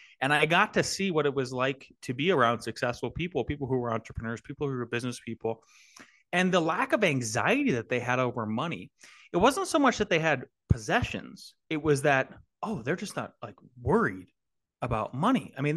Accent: North Dakota, United States; growing up in Northwest North Dakota in a town of only 500 people. I went through one school.

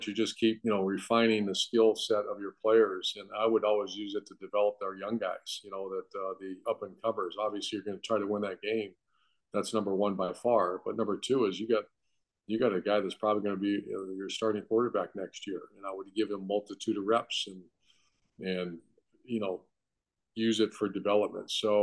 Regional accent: Ohio, United States; I grew up in Ohio and watching the Rose Bowl, and we never made it there.

